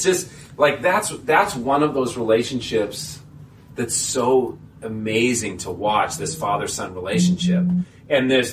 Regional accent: Minnesota, United States; I didn't know any atheists growing up in Minnesota. Like, everyone was Lutheran or Catholic and a few Jews, and that was it.

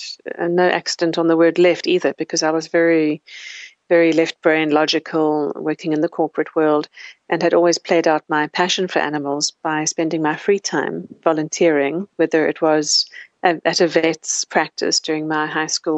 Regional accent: South Africa; I grew up in South Africa, my home country.

